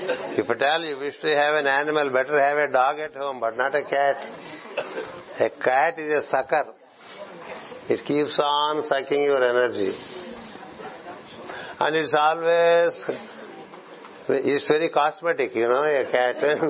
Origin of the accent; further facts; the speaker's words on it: India; I am an Indian.